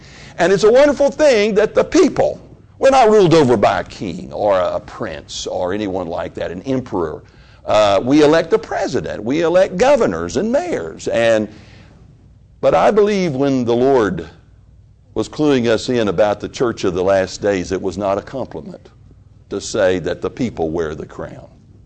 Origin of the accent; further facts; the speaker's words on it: United States; I'm an American. I believe this is a democratic republic that we live in.